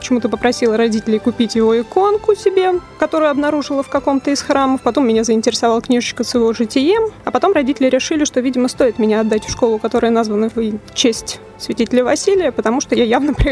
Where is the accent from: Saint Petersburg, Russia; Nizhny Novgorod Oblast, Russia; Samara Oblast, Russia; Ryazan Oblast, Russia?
Ryazan Oblast, Russia; Ryazan; born there; Родилась я, конечно, в Рязани. В Рязани родилась и моя мать.